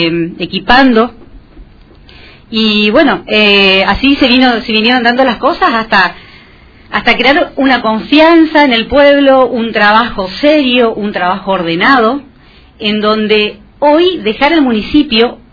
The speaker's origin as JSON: {"language": "Spanish", "town": "General Urquiza", "region": "Misiones", "country": "Argentina", "tie": "born or raised there", "said": "Yo soy nacida y criada en General Urquiza también"}